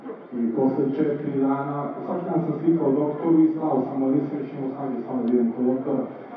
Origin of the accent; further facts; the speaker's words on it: Belgrade, Serbia; ја сам из Београда 43 године